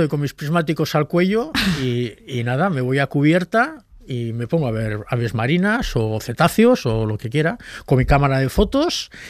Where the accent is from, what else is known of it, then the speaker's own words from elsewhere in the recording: Santurtzi, Basque Country, Spain; Soy de Santurchi y tengo el puerto aquí autónomo, luego tengo el puerto pesquero